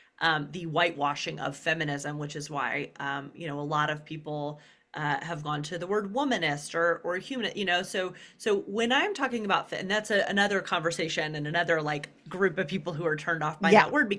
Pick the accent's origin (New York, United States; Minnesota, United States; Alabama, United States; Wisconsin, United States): Alabama, United States; Birmingham; Birmingham, Alabama, is going to weddings where a woman would promise, like I would be there as a 12-year-old, be like, this doesn't seem right for